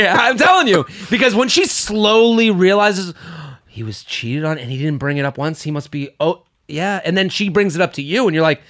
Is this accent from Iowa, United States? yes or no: no; Needham, Massachusetts, United States; I used to take cabs when I would go home to Boston. I'm from Needham.